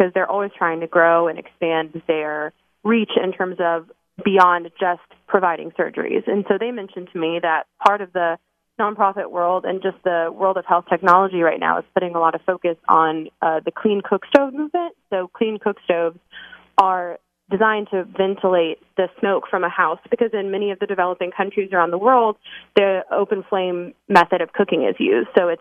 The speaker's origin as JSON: {"language": "English", "town": "Louisville", "region": "Kentucky", "country": "United States", "said": "I'm from Louisville, so when I was in high school at Assumption, I went to one of their student conferences"}